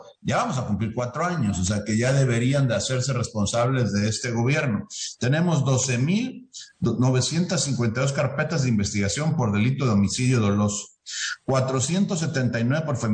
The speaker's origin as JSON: {"language": "Spanish", "region": "Veracruz", "country": "Mexico", "said": "El sur de México es de donde yo soy, de Veracruz"}